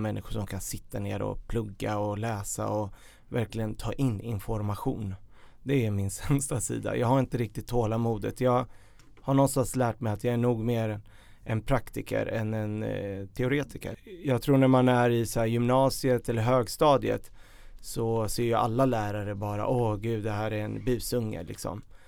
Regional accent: Örebro, Örebro County, Sweden; moved away as an adult; now in Stockholm, Sweden; Så jag är uppvuxen i Örebro och flyttade direkt därifrån när jag tog studenten 2003.

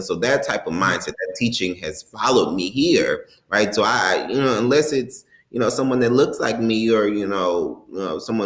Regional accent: the South, United States; And I'm also very sensitive to police as a whole because I'm from the South again, right?

